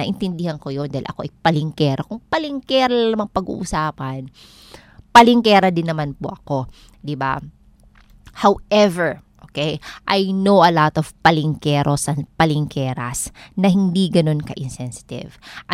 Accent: Eastern Visayas, Philippines; ako ay taga Northern Samar

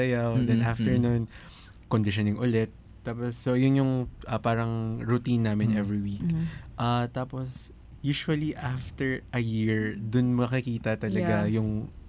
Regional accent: Iloilo, Western Visayas, Philippines; Naga Iloilo.

